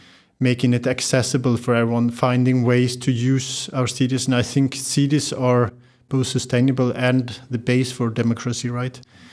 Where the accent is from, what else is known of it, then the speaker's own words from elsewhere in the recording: Sweden; because I grew up in Sweden in the forest